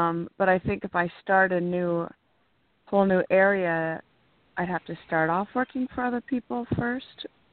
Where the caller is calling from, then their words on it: California, United States; I'm calling from California.